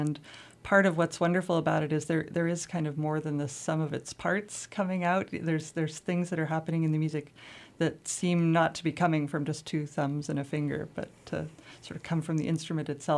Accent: Anchorage, Alaska, United States; I am. I grew up in Anchorage. My parents are both on the faculty at UAA.

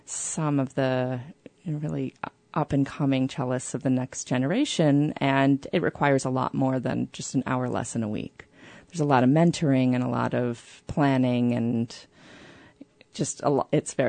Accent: Chicago, Illinois, United States; No, I grew up in Chicago in the suburbs.

